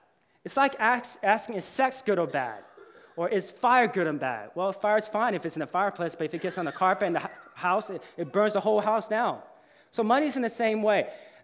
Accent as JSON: {"language": "English", "town": "Atlanta", "region": "Georgia", "country": "United States", "tie": "born or raised there", "said": "Last year, many of you guys know, I grew up in Atlanta. I'm a huge Atlanta Falcons fan"}